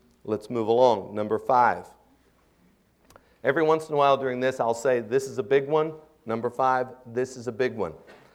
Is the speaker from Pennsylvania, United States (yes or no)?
yes; DuBois, Pennsylvania, United States; was raised in a small town in western Pennsylvania, in Dubois. It couldn't have been more Arminian. I was raised in the Christian Missionary Alliance Church there